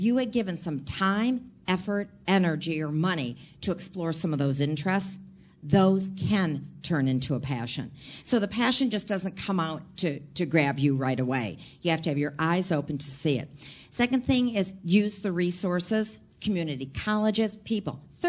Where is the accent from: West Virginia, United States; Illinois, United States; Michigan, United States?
Michigan, United States; I was a very proud person when I said to him, I'm originally from Michigan, and I said I was Troop 810 in Girl Scouts